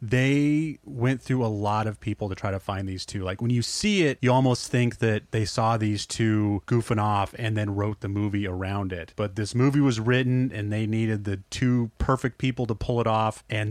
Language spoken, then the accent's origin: English; Montana, United States; because I grew up in Montana